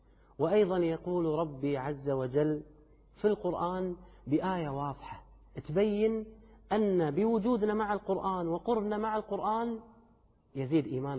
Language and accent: Arabic; Kuwait; أنا أدعوكم الآن إلى ديرتي، فحياكم الله في الكويت.